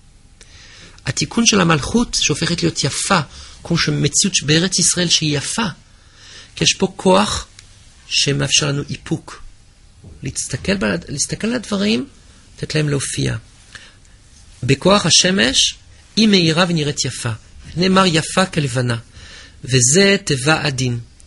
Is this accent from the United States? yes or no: no; France; Hebrew is a second language; moved away as an adult; now in Israel; אני בא מצרפת, שהם היו עצובים שם בית חולים